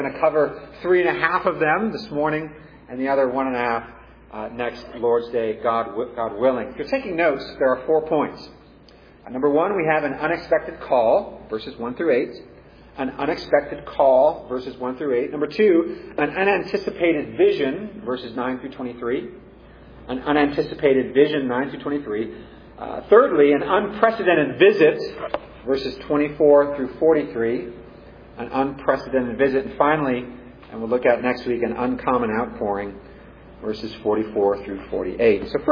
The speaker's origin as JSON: {"language": "English", "region": "California", "country": "United States", "tie": "born or raised there", "said": "I mean, I know I'm from Silicon Valley, Northern California, I grew up a city boy, but this is definitely not going to work."}